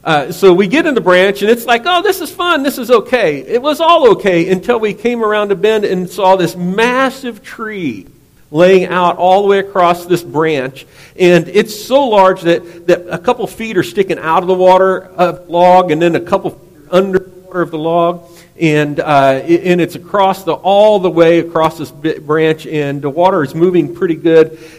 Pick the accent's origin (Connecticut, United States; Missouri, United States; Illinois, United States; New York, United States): Missouri, United States; We were born and raised in Missouri